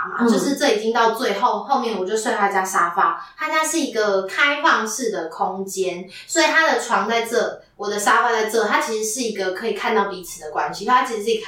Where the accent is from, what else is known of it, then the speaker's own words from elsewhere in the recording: Taiwan; 哦，我们台湾人都洗澡比较快